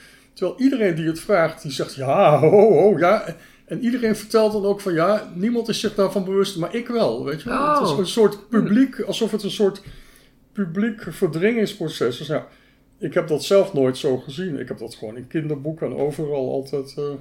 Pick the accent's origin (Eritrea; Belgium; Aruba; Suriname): Aruba; Ik ben opgegroeid op Aruba.